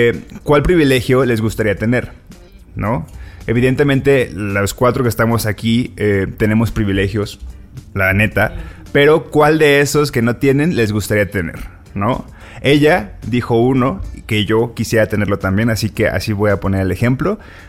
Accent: Colima, Mexico; yo que soy de Colima

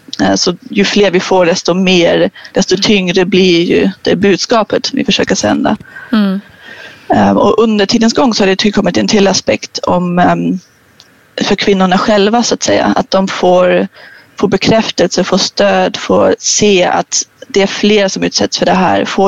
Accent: Germany; Swedish is a second language; jag är ju tysk, hela ordning och reda

